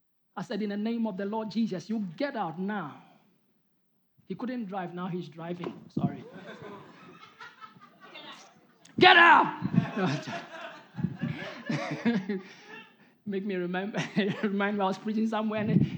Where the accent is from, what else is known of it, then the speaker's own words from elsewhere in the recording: Ghana; One day I went to Ghana. I'm from Ghana. I went to Ghana